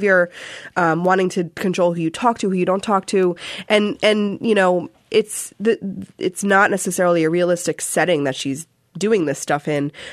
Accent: New York City, New York, United States; And, you know, I grew up in New York City and some of that hip hop from when I was a kid is not great, but I love it and it's okay.

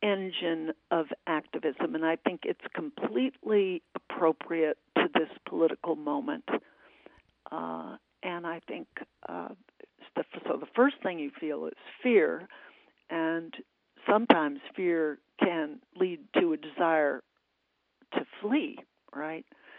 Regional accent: United States; no, this is my country. This is I'm an American. I want to be proud of being an American.

